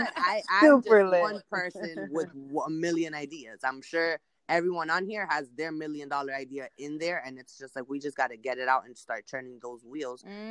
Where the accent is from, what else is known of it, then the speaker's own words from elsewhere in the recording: Lawrence, Massachusetts, United States; Like, Lawrencepreneurs. That's what we are. We're from Lawrence.